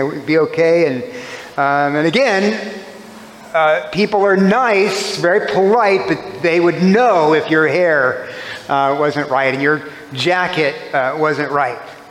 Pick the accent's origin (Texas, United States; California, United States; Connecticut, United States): Texas, United States; Corpus Christi; I was raised in Corpus Christi. Corpus Christi, if you've ever been there, is a roach-infested, humid place.